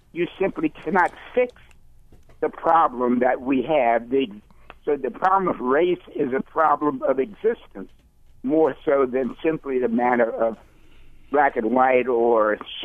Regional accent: Baltimore, Maryland, United States; I grew up in West Baltimore and left in 1951 to a career and returned in 86.

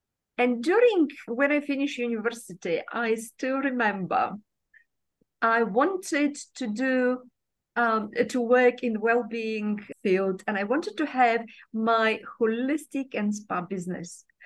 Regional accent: Bulgaria; So I'm Bulgarian born, brought up in Bulgaria during the communism.

